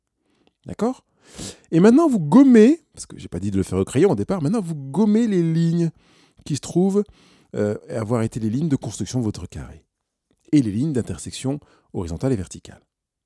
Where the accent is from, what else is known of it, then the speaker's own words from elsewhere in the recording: Grand Est, France; je viens d'Alsace, je suis un Alsacien. Et en même temps, je me rends compte que je ne suis pas qu'un Alsacien.